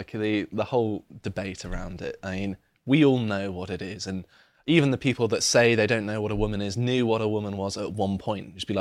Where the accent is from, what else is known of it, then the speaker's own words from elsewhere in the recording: England, United Kingdom; on the French as an Englishman is abhorrent to me.